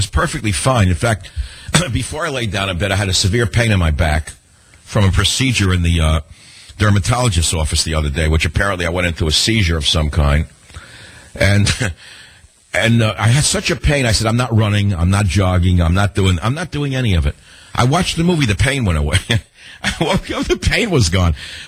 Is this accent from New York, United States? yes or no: yes; New York City, New York, United States; When I was a kid, growing up in New York, I was enamored of many things, including the West Village, and I'd go into the Village Vanguard to see people like Lenny Bruce.